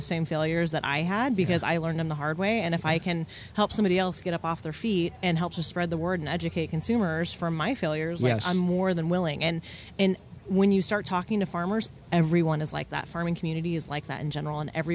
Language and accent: English; Bakersfield, California, United States; But, you know, in Bakersfield, in my hometown, there's not a lot of small farmers.